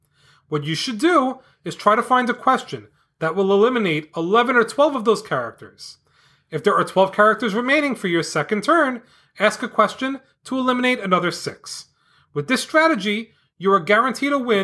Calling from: Wollongong, New South Wales, Australia; I am from Wollongong in Australia, and I am 7 years old.

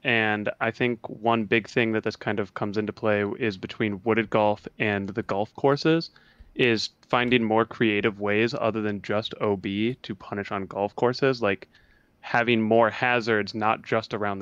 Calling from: Minneapolis, Minnesota, United States; I am from Minneapolis, Minnesota. And I was just calling to talk to you guys

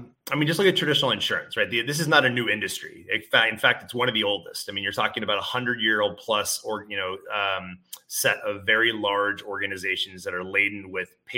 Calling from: California, United States; Lovely Northern California. Finally not raining, so it's outstanding.

